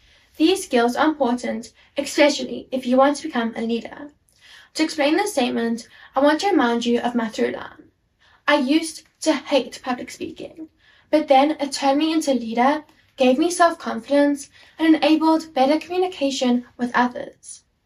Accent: South Africa; I'm a South African

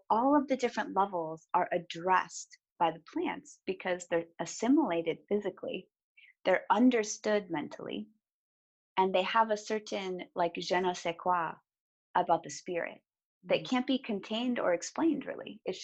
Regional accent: Hollywood, California, United States; I mean, I'm from Hollywood, California.

